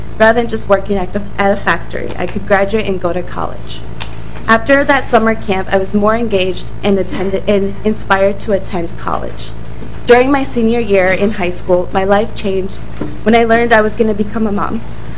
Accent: Northfield, Minnesota, United States; I am a Northfield High School Torch graduate. While growing up in Northfield, there were limited programs that supported Latino youth, kids and youth.

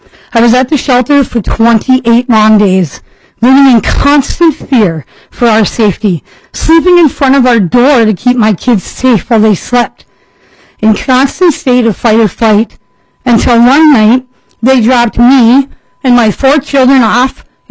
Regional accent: Little Falls, United States; I'm from Little Falls.

